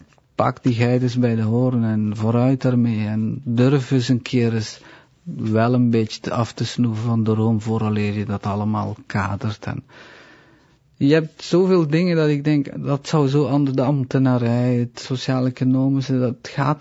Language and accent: Dutch; Belgium; En ja, ik ben Belg. Ik bedoel, ik heb de meeste tijd van mijn bestaan hier rondgelopen. Ik ben Belg.